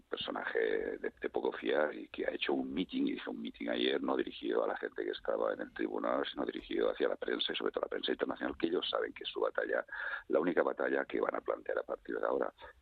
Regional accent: Catalonia, Spain; por la otra mitad de los catalanes, que somos catalanes libres de nacionalismo

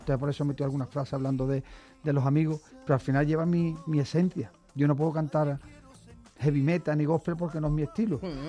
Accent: Andalusia, Spain; Hombre, claro, mi tierra Andalucía, imagínate.

